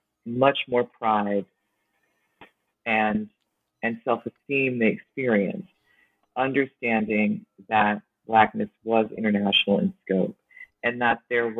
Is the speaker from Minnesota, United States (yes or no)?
no; Brooklyn, New York, United States; growing up in Brooklyn, it's like folks were African, folks were Caribbean, folks were Latinx, folks were African-American.